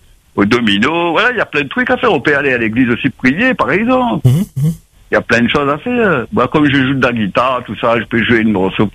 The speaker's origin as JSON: {"language": "French", "region": "Réunion", "country": "France", "said": "Au fait, moi, je suis réunionnais, hein, au fait."}